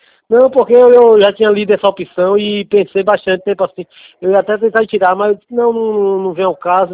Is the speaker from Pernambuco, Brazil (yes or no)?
no; Camaçari, Bahia, Brazil; Eu sou de Camaçari, Bahia, bem longe.